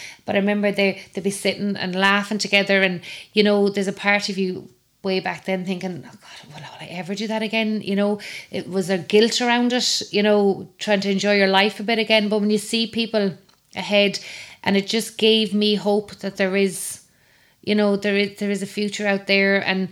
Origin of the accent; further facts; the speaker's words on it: Galway, Connacht, Ireland; all my years growing up in Galway and out and about and around the place